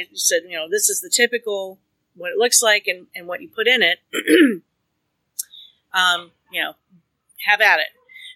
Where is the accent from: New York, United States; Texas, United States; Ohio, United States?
Ohio, United States; Akron; at least around here where I grew up here in Akron